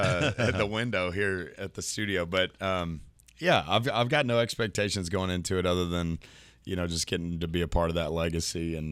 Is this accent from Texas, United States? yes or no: yes; Terrell, Texas, United States; So I grew up in Terrell, Texas, in between Dallas and Tyler, technically East Texas